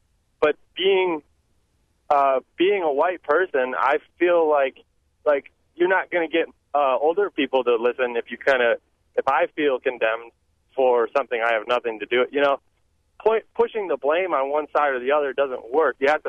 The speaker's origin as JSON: {"language": "English", "town": "Madison", "region": "Wisconsin", "country": "United States", "said": "I mean, I'm a millennial from Madison."}